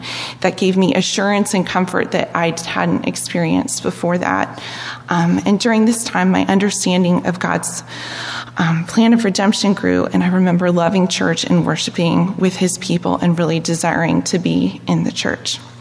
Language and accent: English; Orlando, Florida, United States; I grew up in Orlando, Florida, and my parents and grandparents on both sides were believers